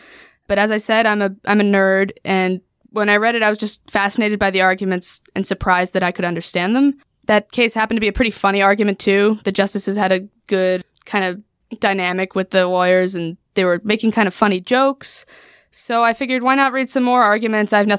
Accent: Pennington, New Jersey, United States; So I am a high school junior from Pennington, New Jersey.

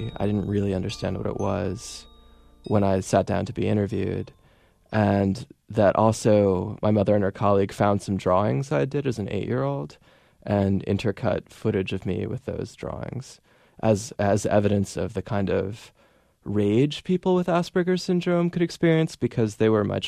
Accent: Amherst, Massachusetts, United States; also born or lived in Cambridge, Massachusetts; I grew up first in Cambridge and then in Amherst, Massachusetts.

